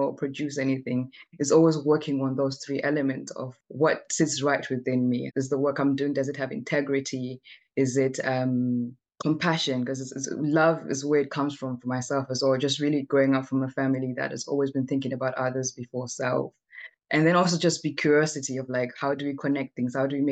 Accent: Zimbabwe; especially as an African who was born and raised in Zimbabwe, but who really has very Western views and values due to colonization.

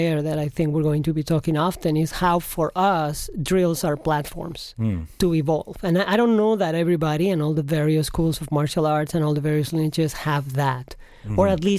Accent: Madrid, Community of Madrid, Spain; also born or lived in North Africa / India / Western United States; now in United States; I am from Madrid, Spain, where I grew up. And I have lived in Spain, in North Africa, in India. I lived in the Western United States when I was a kid. And about 15 years, I settled in the New York area where I live.

